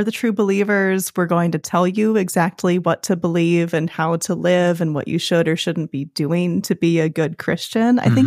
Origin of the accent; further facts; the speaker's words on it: Seattle, Washington, United States; also born or lived in California; my journey has taken me through kind of growing up in the Seattle area to living for 13 years in California, mostly the Bay Area and a little bit of SoCal, and then being back in Seattle the last few years.